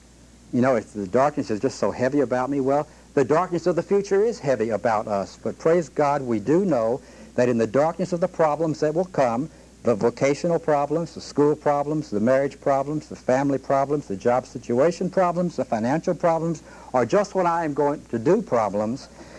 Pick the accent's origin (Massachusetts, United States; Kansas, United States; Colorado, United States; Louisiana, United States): Louisiana, United States; Shreveport; when he came to my hometown in Shreveport